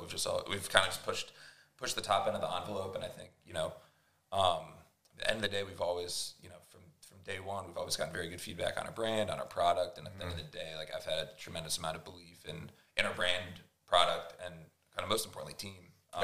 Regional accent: Chapel Hill, North Carolina, United States; moved away as an adult; also born or lived in Columbus, Ohio; I grew up in North Carolina, grew up in Chapel Hill, went to Duke University, moved up to Columbus, Ohio for about 6 years after college

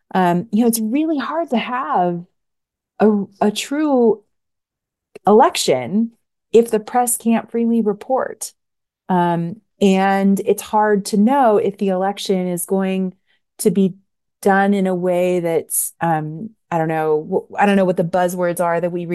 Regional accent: United States; I think as an American, it's probably like the Congolese person I know the most about.

